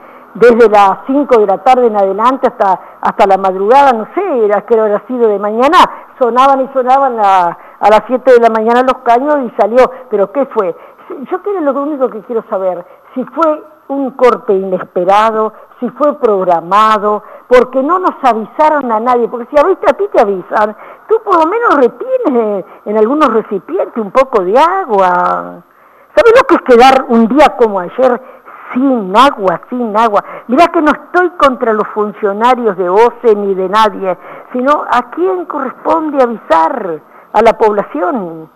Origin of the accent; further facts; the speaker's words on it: Paso de los Toros, Tacuarembó, Uruguay; born there; somos habitantes de Paso de los Toros, nacimos en Paso de los Toros